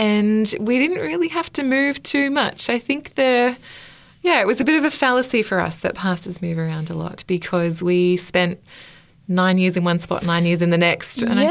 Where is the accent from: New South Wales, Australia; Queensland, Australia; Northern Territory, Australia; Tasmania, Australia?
Queensland, Australia; Gold Coast; also born or lived in Victoria / Fiji / Melbourne; and then went to Fiji for a couple of years when I was a toddler. Mm. My dad's work took us over there and then back to Melbourne until the ripe old age of 9. We headed up to the Gold Coast then until I was 18.